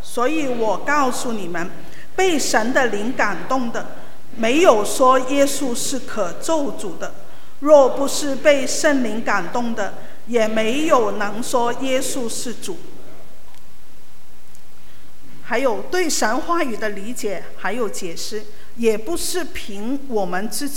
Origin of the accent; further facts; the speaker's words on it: Macau; 我是从澳门来的，我们有很多活动的啊